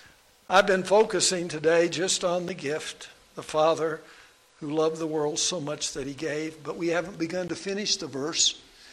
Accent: Kentucky, United States; the way I grew up having it happen when I grew up in Kentucky. And it reminded me so much of home

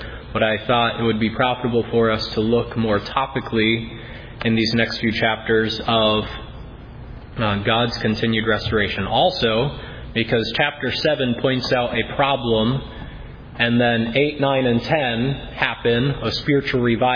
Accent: New Hampshire, United States; I grew up in New Hampshire, and if any of you have visited New Hampshire, it is a beautiful area.

